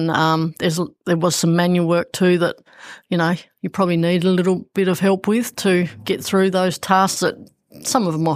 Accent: George Town, Tasmania, Australia; Yeah, so I grew up in Georgetown. Mum and Dad moved there when I was just a little wee tacker of five.

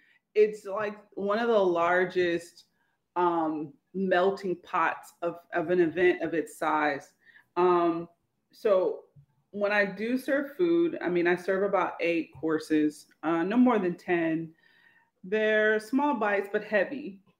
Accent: Cincinnati, Ohio, United States; No, I am an Ohioan. I was born and raised in Cincinnati.

